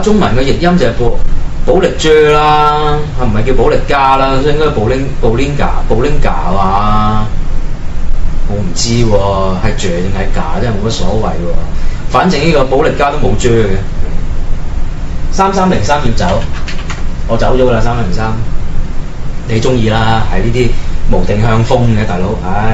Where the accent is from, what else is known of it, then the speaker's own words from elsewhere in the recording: Hong Kong; 咁當然我哋香港人聽慣呢啲古仔